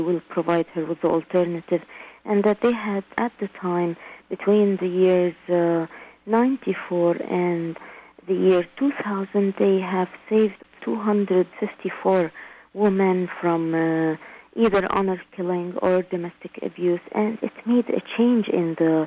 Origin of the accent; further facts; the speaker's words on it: Baghdad, Baghdad Governorate, Iraq; moved away as an adult; I was born in Baghdad, and I lived most of my life in Baghdad. Most of my education I got in Baghdad. I worked as an architect there. Then I obtained my master's in Baghdad.